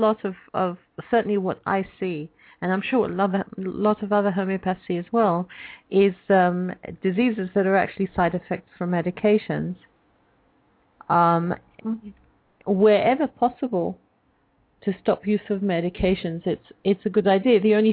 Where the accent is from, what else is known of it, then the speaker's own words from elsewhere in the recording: England, United Kingdom; I grew up in England, and there the culture, at least when I was growing up, was expressed by one, to my mind, questionable phrase.